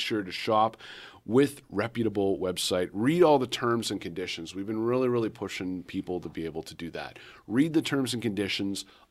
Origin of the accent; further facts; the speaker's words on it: Canada; now in United States; I'm from Canada originally, and I came here to the United States.